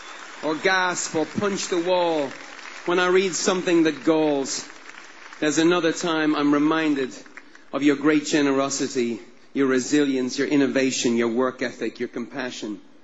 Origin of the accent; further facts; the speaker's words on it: Ireland; as an Irishman who has seen some of these things close up